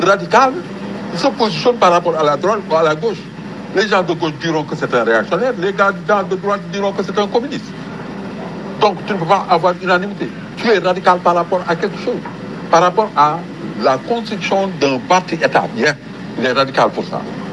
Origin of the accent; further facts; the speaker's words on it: Thiès, Senegal; Il est de Thiès, je suis de Thiès. Il est de Grand Thiès, je suis de Boutou-Depo.